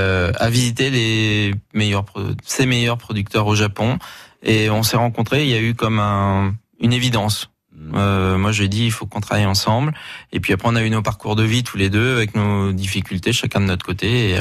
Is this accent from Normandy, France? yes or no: yes; Giverny, Normandy, France; Oui, alors moi, j'ai grandi à Giverny, enfin juste à côté.